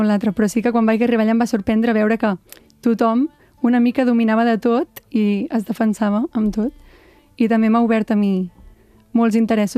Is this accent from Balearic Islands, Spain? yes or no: no; Viver i Serrateix, Catalonia, Spain; Jo soc de Viver i Serrateix, que és un poble molt petit al Berguedà, som unes 160 persones, i, bueno, és molt petit, realment no hi ha carrers... No tinc veïns, bueno, estan una mica lluny. O sigui, és de pagès, la meva família són pagesos.